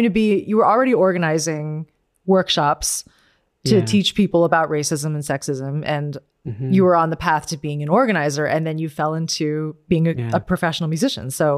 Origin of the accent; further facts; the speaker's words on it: Scottsdale, Arizona, United States; gosh. You said Tucson in one of your interviews, and I was like, it's got to be U of A. I'm from Arizona.